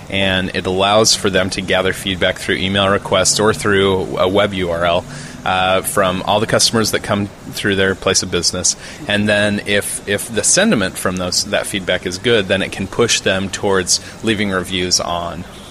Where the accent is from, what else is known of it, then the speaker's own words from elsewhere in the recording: Burley, Idaho, United States; these experiences that I've had growing up in Burley, Idaho